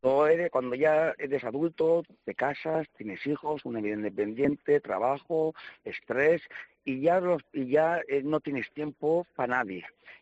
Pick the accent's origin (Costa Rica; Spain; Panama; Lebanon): Spain; Novelda, Valencian Community; Yo soy de Novelda, Alicante